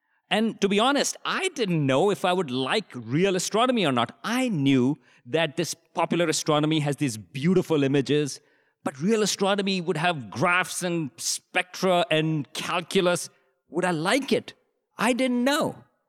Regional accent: Pakistan; I grew up in Pakistan in the 70s and 80s.

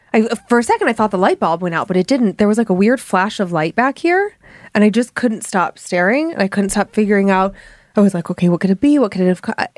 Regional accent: Cleveland, Ohio, United States; I grew up in Cleveland.

